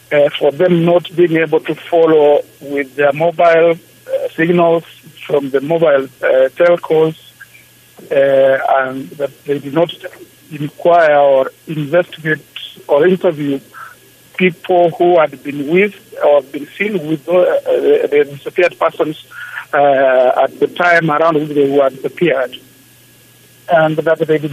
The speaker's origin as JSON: {"language": "English", "country": "Kenya", "said": "being Kenyan and having lived here most of my life"}